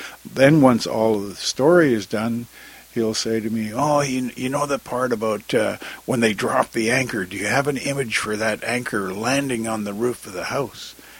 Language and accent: English; British Columbia, Canada; as a child growing up, the history of BC has always been uppermost in my mind